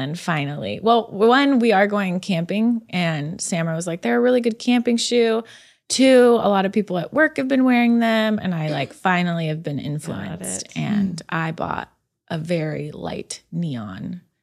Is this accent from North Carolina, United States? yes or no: no; California, United States; And I grew up in California.